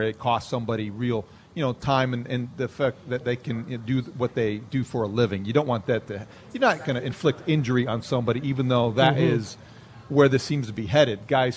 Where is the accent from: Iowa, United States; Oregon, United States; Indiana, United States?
Indiana, United States; I grew up in Indiana, you know